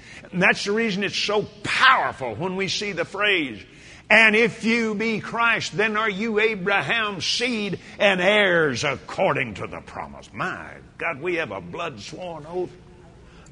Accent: Texas, United States; I was raised in West Texas.

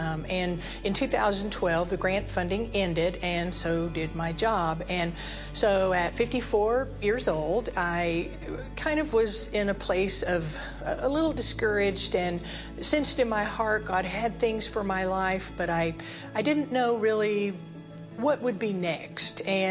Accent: Johnson City, Tennessee, United States; from Johnson City, Tennessee.

